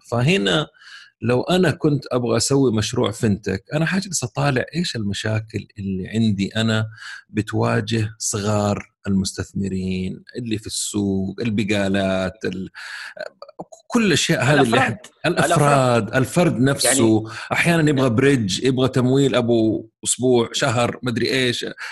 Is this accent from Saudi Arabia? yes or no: yes; Saudi Arabia; إيه صار في تفكيك عندنا في السعودية